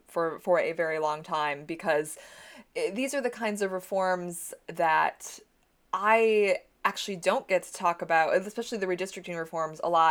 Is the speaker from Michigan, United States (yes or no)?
yes; Michigan, United States; especially I'm from Michigan, so I was very pleased. I currently live in Connecticut